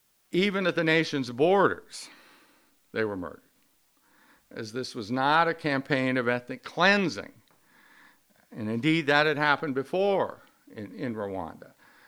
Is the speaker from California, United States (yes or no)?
no; Iowa, United States; They weren't followed in my home state of Iowa.